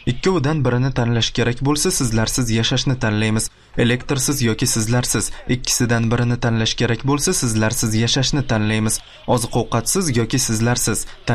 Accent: Samarkand, Samarqand Region, Uzbekistan; moved away; O'zbekistondan, Samarqanddanman. Yoshim 22 da.

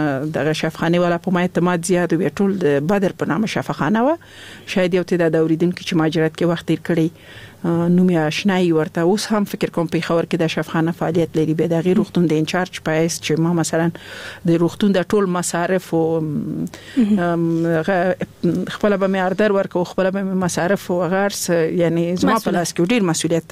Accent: Laghman, Afghanistan; also born or lived in Nangarhar; زه خپله د لغمان ولایت یم

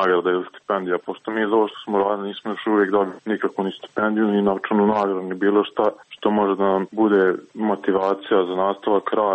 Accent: Novi Grad, Republika Srpska, Bosnia & Herzegovina; ja sam iz Novog Grada, jedan momak iz Brčkog, jedan iz Dervente i jedan iz Bratunca

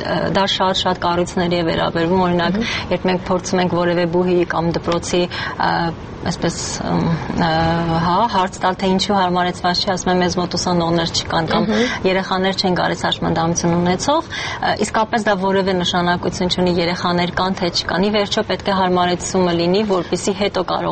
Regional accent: Yerevan, Armenia; ես շատ սիրում եմ մեր քաղաքը գունազարդումներ, իսկապես իմ դուրը շատ գալիս են որպես երևանցի

